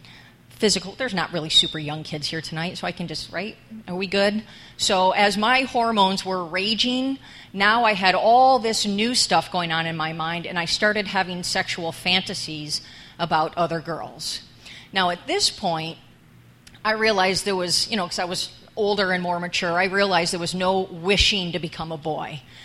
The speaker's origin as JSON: {"language": "English", "town": "Buffalo", "region": "New York", "country": "United States", "tie": "born or raised there", "lives_now": "New Jersey, United States", "said": "I grew up in New York, Western New York, Buffalo Bill area, sorry. I've been in Jersey for 23 years now, so I'm definitely a Giants fan."}